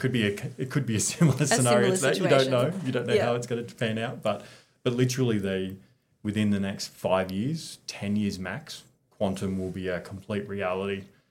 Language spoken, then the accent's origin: English; Brisbane, Queensland, Australia; I'm from Queensland up in Brisbane